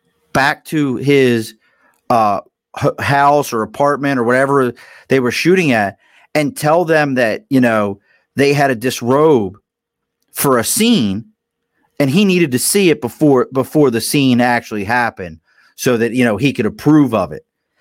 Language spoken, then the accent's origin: English; Baltimore, Maryland, United States; I always say this about growing up in Baltimore. I mean, it's not, look, where I grew up was a perfectly fine blue-collar neighborhood.